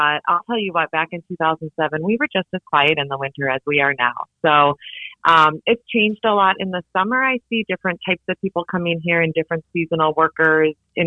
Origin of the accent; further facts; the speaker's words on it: Midwest, United States; also born or lived in Anchorage; now in Seward, United States; Well, I was born in Anchorage back in the 70s, and then I grew up in the Midwest.